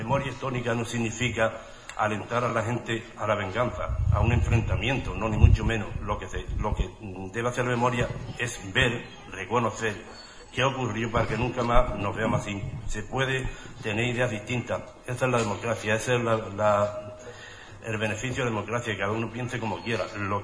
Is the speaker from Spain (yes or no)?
yes; Valverde del Camino, Andalusia, Spain; yo soy de Valverde, y en Valverde desde siempre, desde que nací, he conocido esta historia.